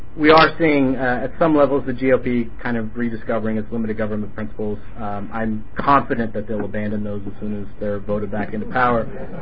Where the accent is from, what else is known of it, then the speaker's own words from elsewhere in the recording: Indiana, United States; as we say in my home state of Indiana